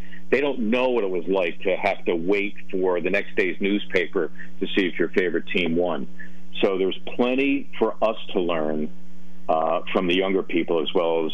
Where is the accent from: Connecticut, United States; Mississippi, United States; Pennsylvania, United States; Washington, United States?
Pennsylvania, United States; Philadelphia; I'm a kid from Northeast Philly.